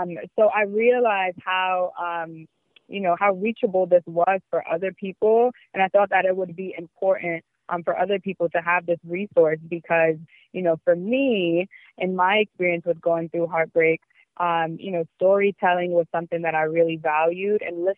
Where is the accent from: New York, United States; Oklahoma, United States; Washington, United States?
New York, United States; I, you know, as a New Yorker, I commute to work.